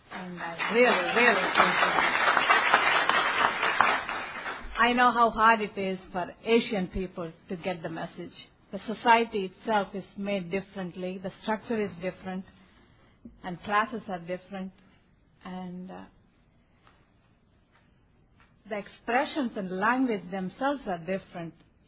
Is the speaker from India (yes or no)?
yes; India; I'm from India. And of course, I'm a female.